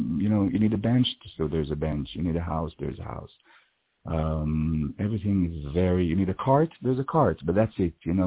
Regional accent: Israel; Yeah, I'm from Israel. I'm an actor and a theater director in Israel.

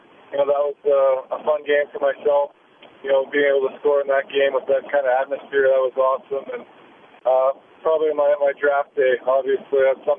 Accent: Winkler, Manitoba, Canada; I was in my hometown, actually, in Winkler

